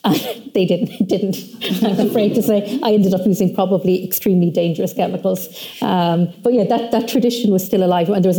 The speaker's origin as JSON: {"language": "English", "town": "Limerick", "region": "Munster", "country": "Ireland", "said": "I'm from Limerick, but my family, a lot of us from East Clare."}